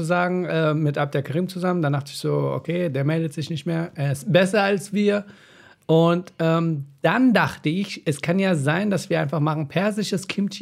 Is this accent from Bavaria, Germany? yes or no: no; Berlin, Germany; ich komme ja aus Berlin